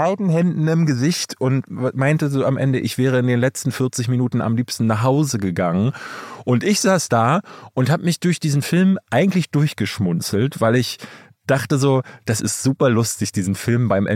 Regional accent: East Germany, Germany; nee, ich bin ja in der DDR groß geworden. Das heißt, wir hatten DDR-Fernsehen.

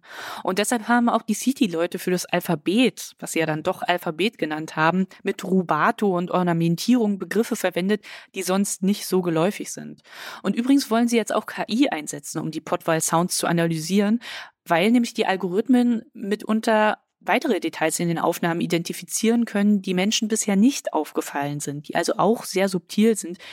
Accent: Berlin, Germany

